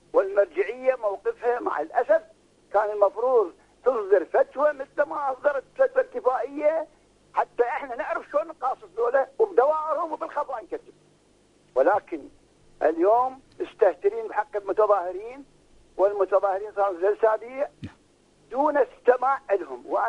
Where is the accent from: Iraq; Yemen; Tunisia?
Iraq; Nasiriyah, Dhi Qar; الآن في سجن الحوت عندنا بالناصرية